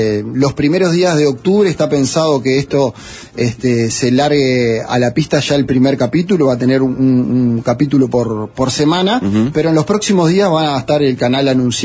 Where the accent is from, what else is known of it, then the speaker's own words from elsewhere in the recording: Montevideo, Uruguay; Yo soy de La Paloma, una parte que está ahí al pegadito al estadio Trócoli.